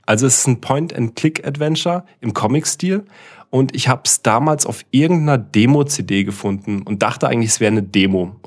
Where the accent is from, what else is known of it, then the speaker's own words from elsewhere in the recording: East Germany, Germany; Ich komme ja aus dem Osten und das erste Auto, was wir dann nach 20 Jahren irgendwann bekommen hatten, nachdem wir es bestellt haben, war tatsächlich ein Trabi.